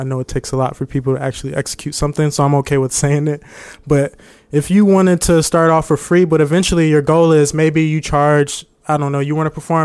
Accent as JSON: {"language": "English", "town": "Fort Stewart", "region": "Georgia", "country": "United States", "tie": "born there", "also_born_or_lived": "St. Louis", "lives_now": "San Antonio, United States", "said": "So born in Fort Stewart, Georgia, then moved to St. Louis. That's where my father was from. We lived in St. Louis for a while."}